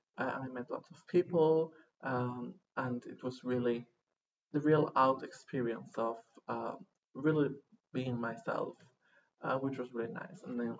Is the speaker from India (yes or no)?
no; northern Spain, Spain; Well, I was raised in Spain, in a very rural region of northern Spain.